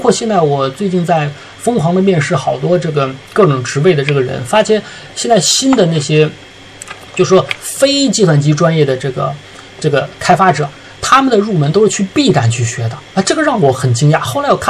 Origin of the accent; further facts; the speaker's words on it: China; 在整个地球人种当中我们中国人的自学能力也绝对是顶尖的啊